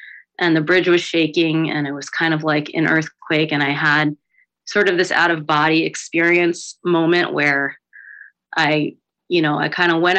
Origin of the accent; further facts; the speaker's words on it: New York City, New York, United States; I was born and raised in New York City